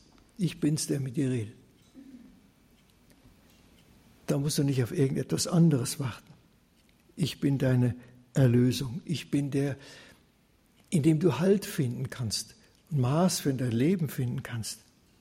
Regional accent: Hesse, Germany; Ich kenne das, weil das bei uns da oben spielt, am Meißner, wo ich aufgewachsen bin.

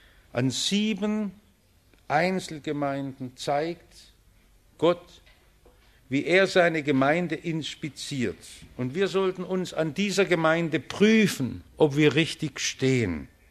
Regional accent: Stuttgart, Baden-Württemberg, Germany; Ich bin in Stuttgart immer aufgewachsen

